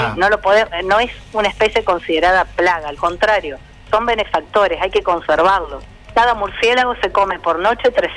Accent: Paraná, Entre Ríos, Argentina; si somos de acá de Paraná, tenemos el recuerdo siempre de la escuela normal

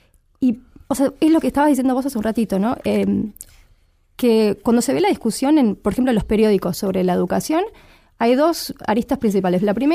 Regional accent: Argentina; nosotros como argentinos

